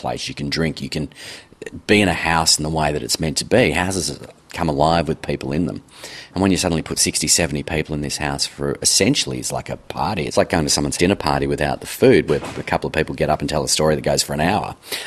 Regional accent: Mount Eliza, Victoria, Australia; being a kid of the suburbs, where I grew up in Mount Eliza

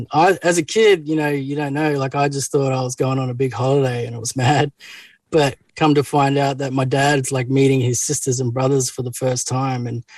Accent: Katherine, Northern Territory, Australia; also born or lived in Rockhampton, Queensland; I was born in Rockhampton in Queensland. But then when I was a baby, we moved to the Northern Territory.

